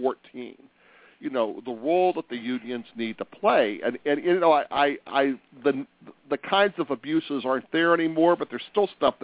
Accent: Ohio, United States; I we're from Northeast Ohio, and we're proud of everything that we have up here.

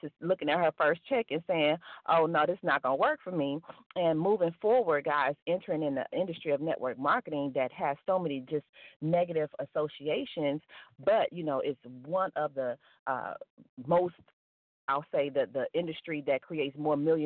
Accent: Detroit, Michigan, United States; now in Atlanta, United States; Again, that was Steve Maxwood from my hometown, Detroit, Michigan.

